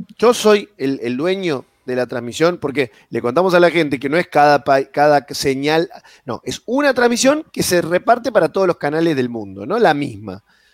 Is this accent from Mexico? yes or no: no; Argentina; yo entiendo que pueda pasar en mi país, en Argentina